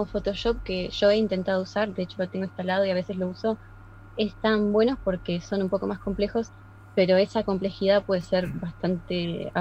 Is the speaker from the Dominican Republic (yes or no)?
no; Argentina; Bueno, yo soy de Argentina.